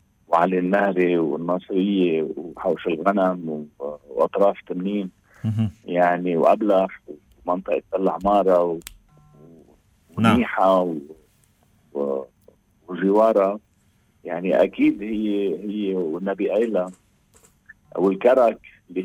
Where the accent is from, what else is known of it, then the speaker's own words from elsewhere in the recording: Beqaa, Lebanon; المصانع الغذائية عندنا بالبقاع